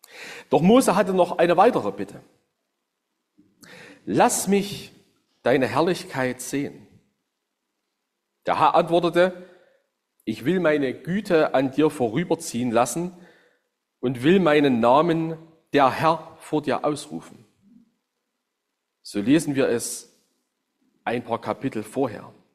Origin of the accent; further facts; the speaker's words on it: Saxony, Germany; In meiner Heimat, dem Westerzgebirge, da gibt es unter den vor der Wende Geborenen einen Witz.